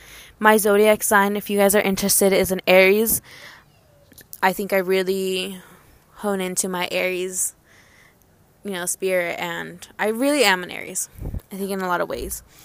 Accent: California, United States; I am 18 years old. I'm from North Cal, Sonoma County, to be exact. 45 minutes from San Francisco, if you guys mainly just know the city.

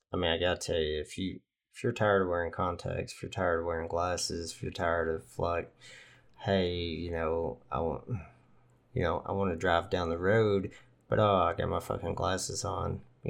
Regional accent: Hilton Head, South Carolina, United States; I'm from Hilton Head.

